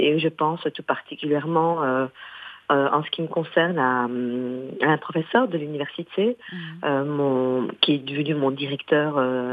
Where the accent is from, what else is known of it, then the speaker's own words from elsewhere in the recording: Morocco; Dans mon pays d'origine que j'aime tellement, le Maroc.